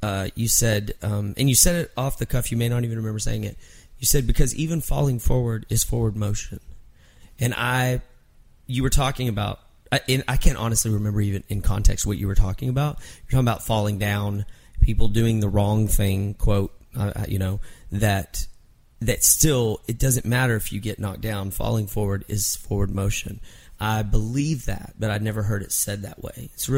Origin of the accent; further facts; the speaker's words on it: Mineral Wells, Texas, United States; I was in my hometown in Mineral Wells, Texas.